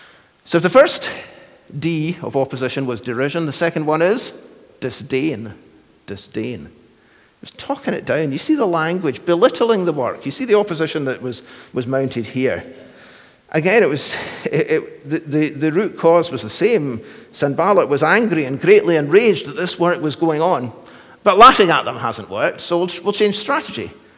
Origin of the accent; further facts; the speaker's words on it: Kilmarnock, Scotland, United Kingdom; back in the 1980s when I were but a child. And, you know, there'd be gospel campaigns, and I grew up in Kilmarnock in Ayrshire.